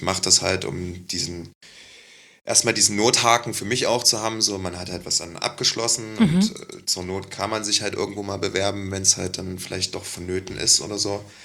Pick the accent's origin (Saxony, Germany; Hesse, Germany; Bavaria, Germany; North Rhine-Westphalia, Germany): Saxony, Germany; Leipzig; ich komme aus Leipzig